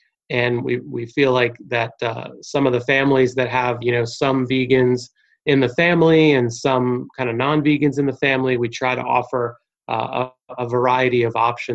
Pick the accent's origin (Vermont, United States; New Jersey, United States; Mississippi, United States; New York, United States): New Jersey, United States; moved away as an adult; now in Atlanta, United States; I'm originally from New Jersey. I went to school in North Carolina at Wake Forest. So I kind of slowly started heading down south and ended up, you know, down in Atlanta.